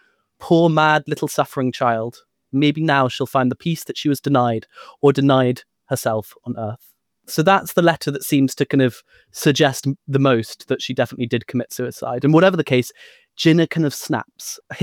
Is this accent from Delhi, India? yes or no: yes; Delhi, India; the narrative that I grew up in Delhi